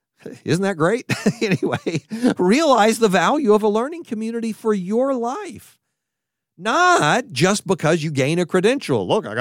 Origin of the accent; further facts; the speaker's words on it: Texas, United States; Now, I'm from Texas, so I can make fun of my own accent and just let it out every once in a while.